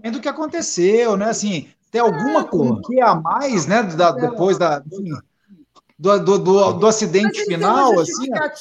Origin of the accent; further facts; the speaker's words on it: Brazil; Claro que somos brasileiros, coisa e tal